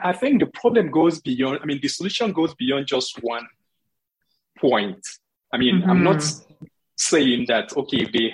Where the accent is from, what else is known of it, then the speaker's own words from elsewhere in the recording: Nigeria; I mean, I'm not just saying this as a Nigerian, I've spent years studying this.